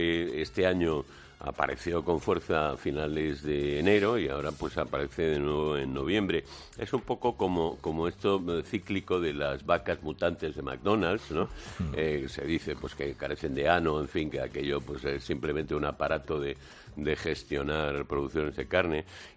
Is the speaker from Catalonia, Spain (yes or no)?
yes; Barcelona, Catalonia, Spain; Yo soy muy de la Barceloneta.